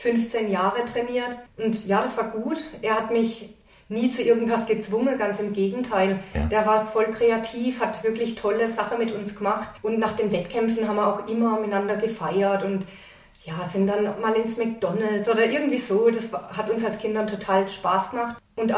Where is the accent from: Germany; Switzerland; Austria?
Germany; Assamstadt, Baden-Württemberg; Also ich komme aus Assamstadt. Assamstadt, das ist das Ass im Ärmel Frankens in Baden-Württemberg.